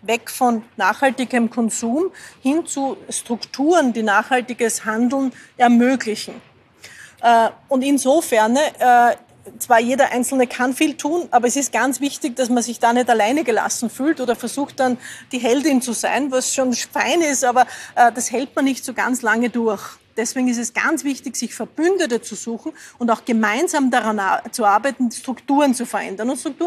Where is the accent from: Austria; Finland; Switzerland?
Austria; Lower Austria; now in Vienna, Austria; aber ich fahre in Wien überall mit dem Fahrrad. Ich komme ursprünglich aus dem Waldviertel, dort wäre es ein bisschen schwerer.